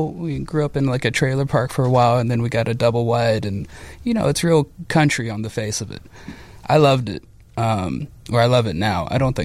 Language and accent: English; Mississippi, United States; Escutaba, Mississippi. So like Gulf Coast, Mississippi.